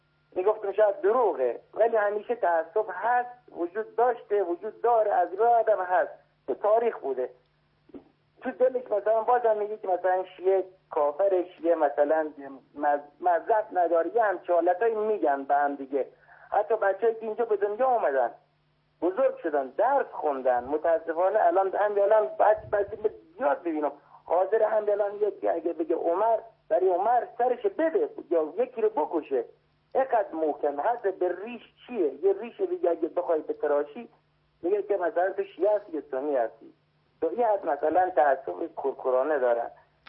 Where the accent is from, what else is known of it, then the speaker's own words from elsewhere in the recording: Afghanistan; من افغانی هستم، مادرمون سنی بوده